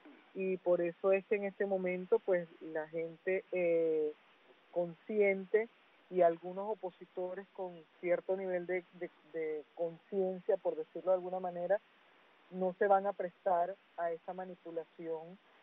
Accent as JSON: {"language": "Spanish", "country": "Venezuela", "said": "de todos los venezolanos que siempre expongas la situación que está aconteciendo en mi país"}